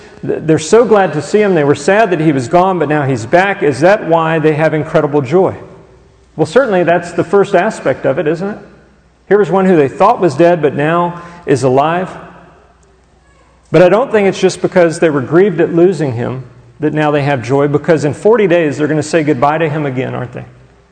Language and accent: English; Houston, Texas, United States; I grew up in Houston, and my parents still lived in Houston, and that also is very close to the Gulf